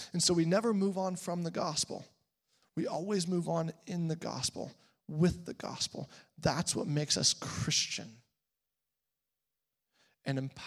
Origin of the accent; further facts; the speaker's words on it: United Kingdom; It's just what we chose because we're British.